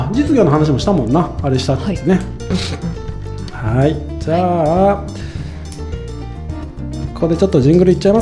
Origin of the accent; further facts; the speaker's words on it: Kanda, Fukuoka, Japan; 俺もだからその福岡が出身だから九州帰った時に神田町なんだけど福岡県のね